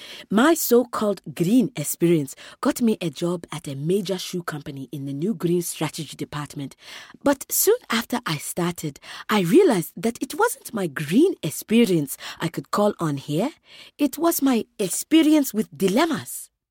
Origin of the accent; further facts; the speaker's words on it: Oloitokwe, Kenya; In my hometown of Oloitokwe, Kenya, we use green practices without even considering it or referring to them as green.